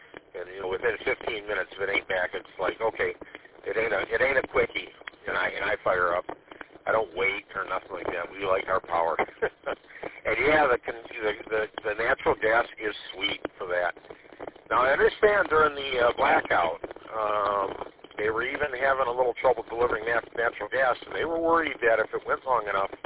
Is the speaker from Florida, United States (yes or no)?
no; Armada, Michigan, United States; I came from Armada, where I feel like we lost power every week, to I live in the middle of nowhere now